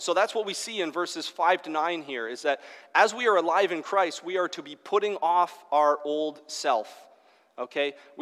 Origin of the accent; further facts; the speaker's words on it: Newmarket, Ontario, Canada; I grew up in Newmarket.